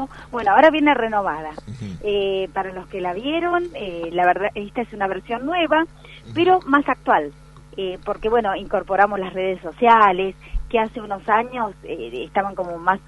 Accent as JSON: {"language": "Spanish", "region": "Córdoba", "country": "Argentina", "moved": "as an adult", "said": "Sí, 94, porque yo llegué de Córdoba en el 93 para hacer el casting."}